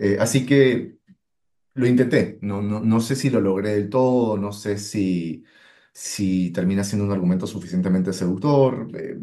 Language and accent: Spanish; Peru; Y siendo peruano yo me siento tan identificado como con la academia estadounidense